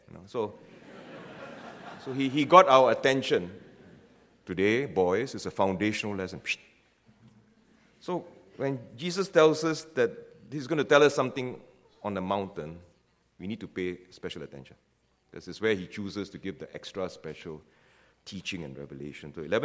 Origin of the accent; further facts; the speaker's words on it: Penang, Malaysia; So I was from Malaysia, as been told, from Penang, this island in the north of Malaysia.